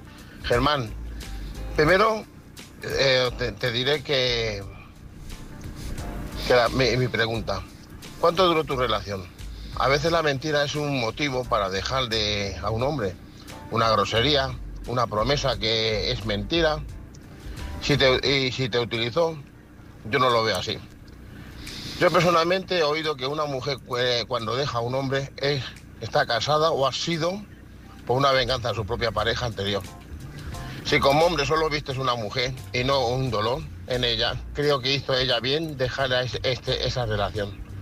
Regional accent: Pantoja, Castilla-La Mancha, Spain; Soy de Pantoja.

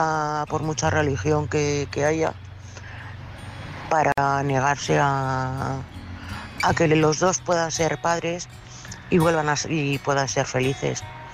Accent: Madrid, Community of Madrid, Spain; de Madrid.

